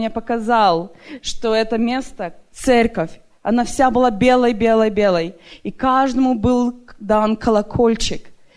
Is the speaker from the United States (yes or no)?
yes; Maine, United States; я приехала из Мейна.